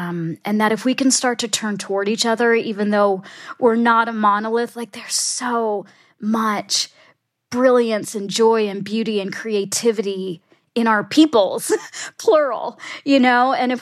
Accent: Punjab, India; I am from Punjab, the breadbasket of India.

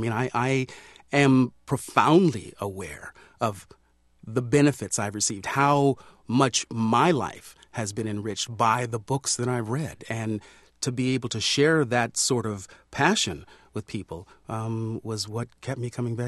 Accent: Sacramento, California, United States; As a kid growing up in Sacramento, Gene Roddenberry's show, Star Trek, said, "When the future comes, there's a place for you, kid."

